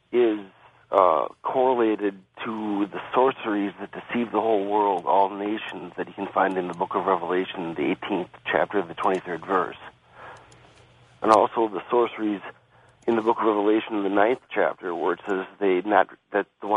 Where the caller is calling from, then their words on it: Sheboygan, Wisconsin, United States; I'm calling from Sheboygan.